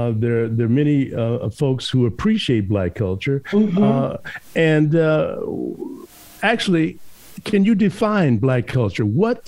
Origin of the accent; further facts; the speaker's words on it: Chicago, Illinois, United States; It's mine, too. I'm from Chicago.